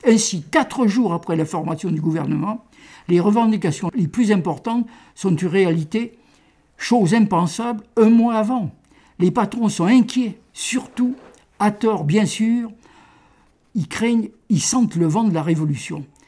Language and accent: French; Nouvelle-Aquitaine, France; Comme je suis du Limousin, là, près du plateau de Mille Vaches, je me considère comme très très profond.